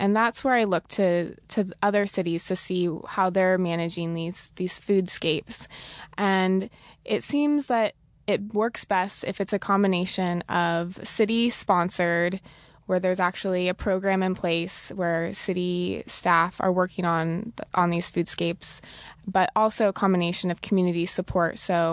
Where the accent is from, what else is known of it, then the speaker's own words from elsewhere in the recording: Chico, California, United States; But then I'm from Chico, California, and it's an agriculture community as well, and there's a lot more fruit trees around town.